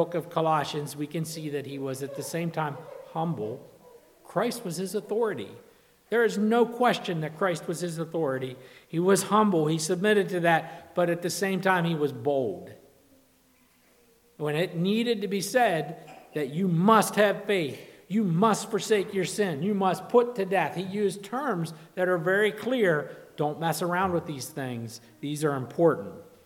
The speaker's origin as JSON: {"language": "English", "country": "United States", "said": "And, you know, I'm an American enough that can get to be frustrating."}